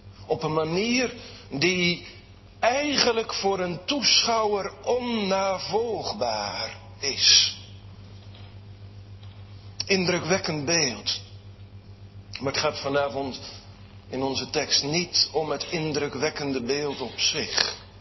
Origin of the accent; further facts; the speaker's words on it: Sliedrecht, South Holland, Netherlands; dat er in Sliedrecht, de plaats waar ik ben opgegroeid, eens een markt was met allerlei oude ambachten.